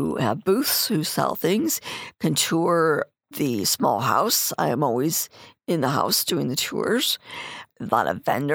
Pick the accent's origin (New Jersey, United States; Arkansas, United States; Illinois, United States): Illinois, United States; Bradley; I'm from Bradley, so I'm kind of partial to the development of Bradley